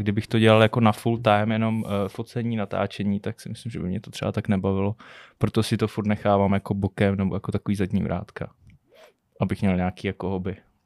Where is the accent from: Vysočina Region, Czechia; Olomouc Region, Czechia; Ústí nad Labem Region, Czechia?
Ústí nad Labem Region, Czechia; Děčín; moved away as an adult; Ze Sudet. Z Děčína. Tam jsem vlastně vyrůstal a bydl jsem tam do svých 23 let. Jo, do 23 let. Takže tak, no, ze severu.